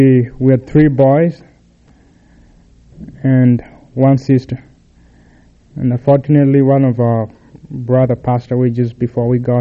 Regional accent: Kenya; also born or lived in Mombasa; we're also from Kenya, as he told you. I lived in different parts of the country.

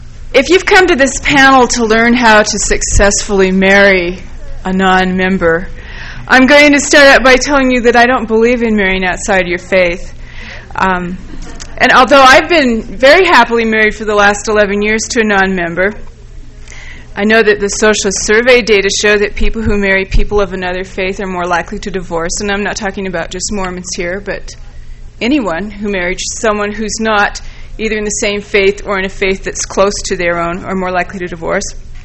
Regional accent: California, United States; I grew up in Southern California.

